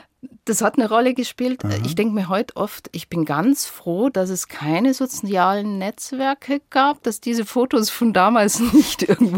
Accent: Munich, Bavaria, Germany; Das ist Heimat. Das ist einfach ein schönes Gefühl, an der Isar zu sein, die Ecken zu kennen. Ich bin da sehr verbunden. Von der Kindheit her, von der Schulzeit her

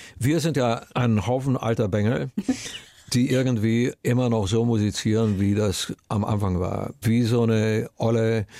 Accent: Romania; Geprägt haben mich meine Kindheit in Rumänien

